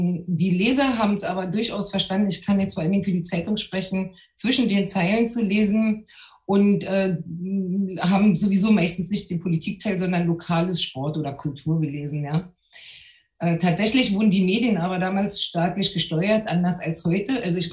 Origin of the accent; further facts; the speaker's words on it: Berlin, Germany; born there; Ich bin also in Ost-Berlin geboren. Meine Mutter war chinesisch-englisch-Dolmetscherin und mein Vater war ein wirklich strammer Kommunist aus Afrika